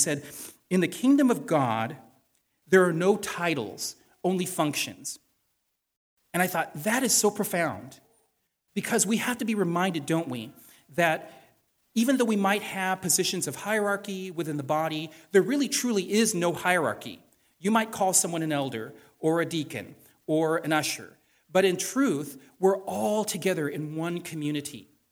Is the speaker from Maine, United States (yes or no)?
yes; Portland, Maine, United States; being down here in a border town is a much different thing than being up and growing up in Portland. As a matter of fact, when I was in high school and they said you have to take a foreign language, I decided to take French because I thought French would be good because I'm near Canada